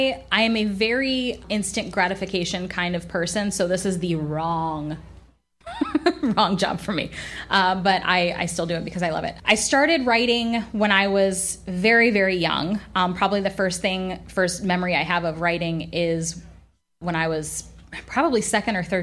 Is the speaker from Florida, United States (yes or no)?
yes; Florida, United States; They played football because I grew up in Florida.